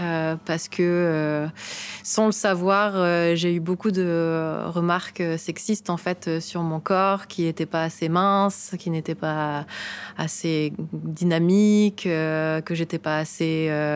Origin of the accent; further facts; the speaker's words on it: Switzerland; Je viens de Suisse et je suis artiste de cirque, directrice d'une compagnie.